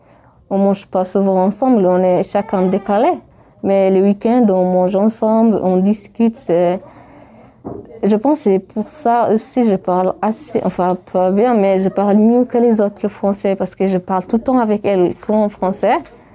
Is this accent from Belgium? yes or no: no; Eritrea; first language Bilen; French is a second language; Enfin, ma langue maternelle, c'est les bilènes, c'est pas les tigréniens. En Érythrée, on a 9 langues.